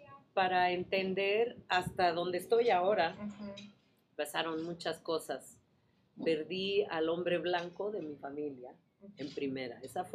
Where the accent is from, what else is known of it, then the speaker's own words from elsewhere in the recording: Tlaxiaco, Oaxaca, Mexico; una familia conocida en Tlaxiaco, mi pueblo, que venía muy de vez en cuando a Tlaxiaco